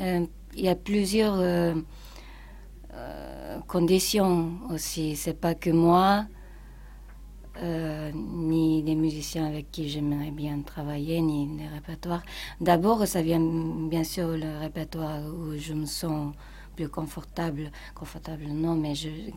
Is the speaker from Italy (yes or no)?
yes; Italy; Peut-être parce que je suis entrée d'Italie, de cette liberté et de façon d'exprimer